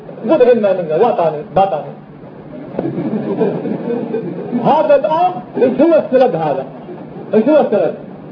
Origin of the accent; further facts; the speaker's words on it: Algeria; من عندنا في الجزائر